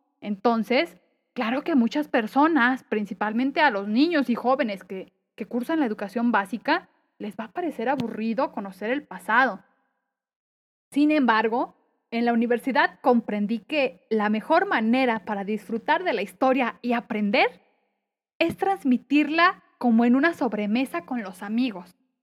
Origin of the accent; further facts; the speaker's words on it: Guadalajara, Jalisco, Mexico; pues yo soy tapatía y amo con todo mi ser a mi ciudad y a su historia